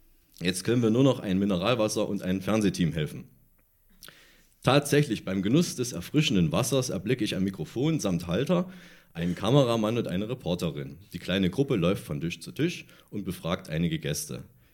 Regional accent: Thuringia, Germany; Und ich komme aus Thüringen.

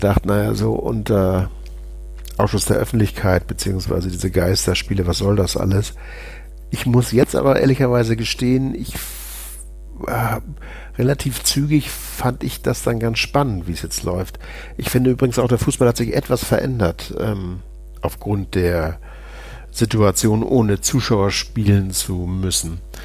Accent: Hamburg, Germany; Also bei uns in Hamburg hieß es Grandplätze.

